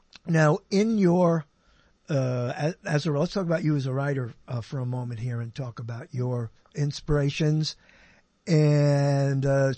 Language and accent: English; Brooklyn, New York, United States; I've done any number of stories of me growing up in Brooklyn, New York, in the 50s